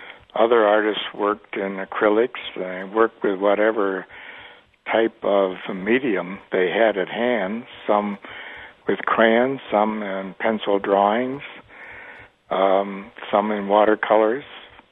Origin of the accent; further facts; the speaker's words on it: New York, United States; Oh, I grew up in upstate New York in Chautauqua County, which is the westernmost county in New York State.